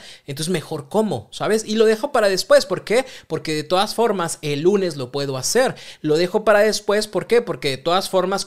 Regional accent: Mexico; Los mexicanos somos buenísimos para eso

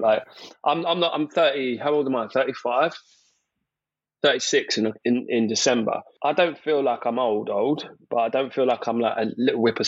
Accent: Portsmouth, South East England, United Kingdom; No, nowhere near that, mate. I'm originally from Portsmouth.

